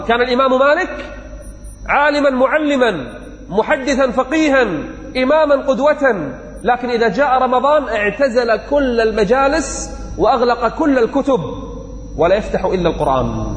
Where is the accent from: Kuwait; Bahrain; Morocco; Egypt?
Kuwait